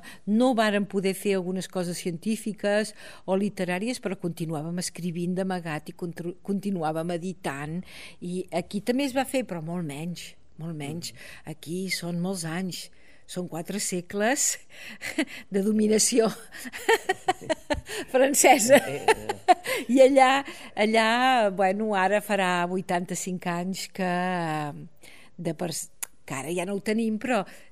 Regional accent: Catalonia, Spain; nosaltres hi ha moltes coses que encara no tenim com a espanyols, com a catalans espanyols del sud

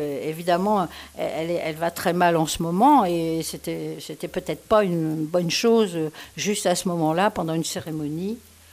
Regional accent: France; Hein, qui est sorti chez nous en France.

